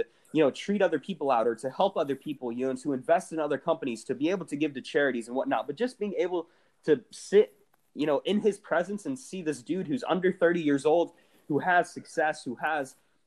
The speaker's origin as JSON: {"language": "English", "town": "Jacksonville", "country": "United States", "said": "I was like, yeah, well, I'm from Jacksonville."}